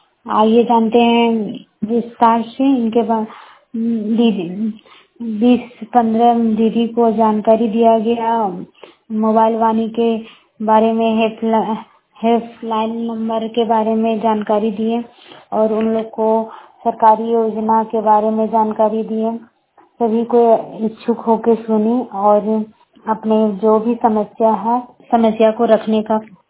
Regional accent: Barkagaon, Jharkhand, India; बड़कावां प्रखंड की रहने वाली हूँ।

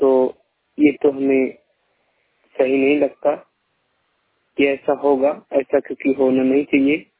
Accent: Uttar Pradesh, India; नमस्ते, हम यूपी के रहने वाले हैं और एमपी में हाई स्कूल में अध्ययन

